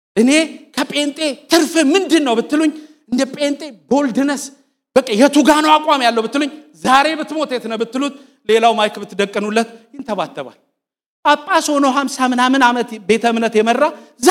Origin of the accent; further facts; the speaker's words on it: Addis Ababa, Ethiopia; ያደኩበት ሰፈር በጣም ቀውጥ ሰፈር ነው፣ መገናኛ ይባላልና